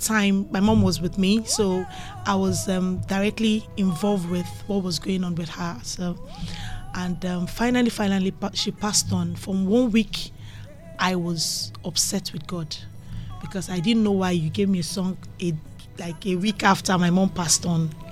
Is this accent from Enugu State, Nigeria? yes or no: no; Ohofia, Abia, Nigeria; accent: Ohofia Igbo; first language Igbo; I'm from Ohofia, so.